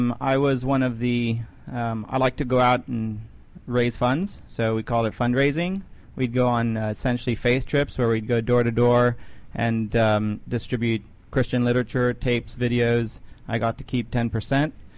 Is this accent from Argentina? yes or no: yes; Argentina; also born or lived in Italy; now in United States; I was born in Italy, grew up in Argentina